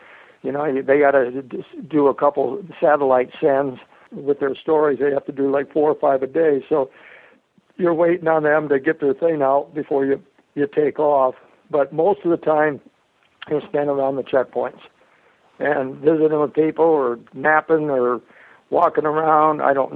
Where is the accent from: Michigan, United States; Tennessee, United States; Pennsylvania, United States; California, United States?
Michigan, United States; now in Alaska, United States; growing up in Michigan there, my big life's ambition was to go to Yellowstone and go to the mountains in the West. And long story short, I ended up in the mountains in Alaska and been here ever since.